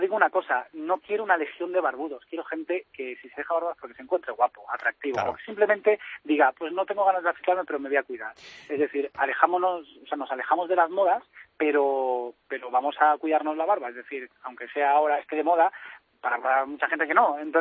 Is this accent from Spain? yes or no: yes; Spain; nos conocen en el mundo, que somos de aquí de España, que hacemos cositas.